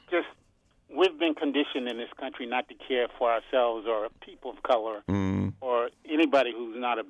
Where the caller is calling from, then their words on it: Upper Marlboro, Maryland, United States; from Upper Marlboro, Maryland.